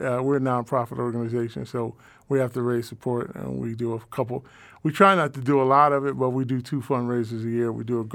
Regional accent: Philadelphia, Pennsylvania, United States; It's …, because I'm from Philly.

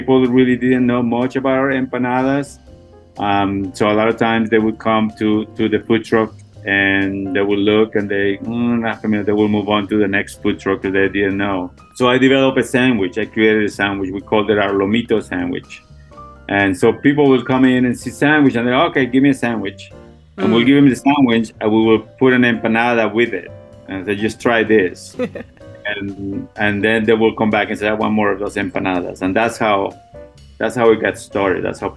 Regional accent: Bogotá, Bogotá Capital District, Colombia; I'm from Bogota, Colombia.

